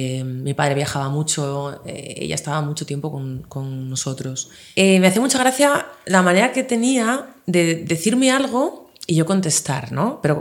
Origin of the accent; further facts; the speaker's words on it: Valladolid, Castile and León, Spain; born there; No, no, nací en Valladolid.